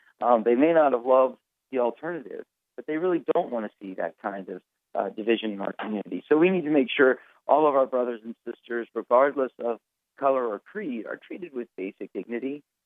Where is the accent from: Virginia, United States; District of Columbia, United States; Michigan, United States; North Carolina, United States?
Virginia, United States; as someone who's been born and raised in Virginia